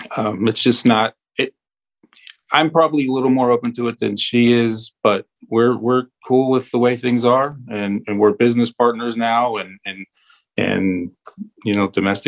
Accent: Pittsburgh, Pennsylvania, United States; that one movie, Night of the Living Dead, in 1968, filmed in my hometown. And I've always wanted to give the credit to Pittsburgh and that town

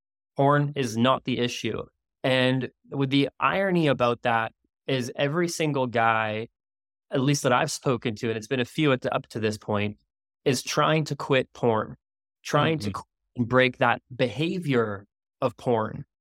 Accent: Canada; now in Maui, United States; my wife and I, we live in Maui, Hawaii, and I'm Canadian originally.

